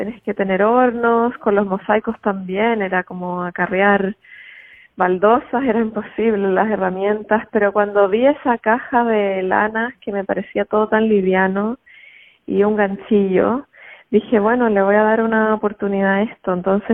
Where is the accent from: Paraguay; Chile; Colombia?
Chile; moved away as an adult; Salí de Chile con la intención de sanarme y de encontrar quién realmente era yo, más allá de mi sociedad, mi cultura, mis padres, mi familia.